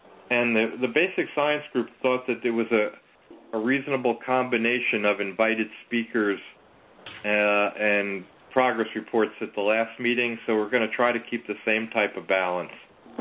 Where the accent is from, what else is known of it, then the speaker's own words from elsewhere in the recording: Raleigh, North Carolina, United States; I'm from Raleigh.